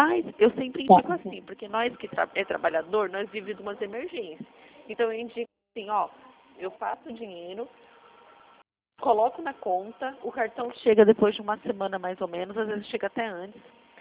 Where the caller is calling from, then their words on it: Campinas, São Paulo, Brazil; Eu estou falando de São Paulo, Campinas.